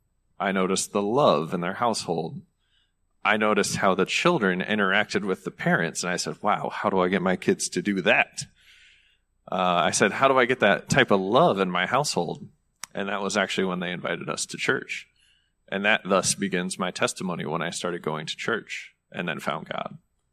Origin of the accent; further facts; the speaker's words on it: Michigan, United States; I'm shoveling snow like any old Michigander, because I'm from Lower Peninsula down here.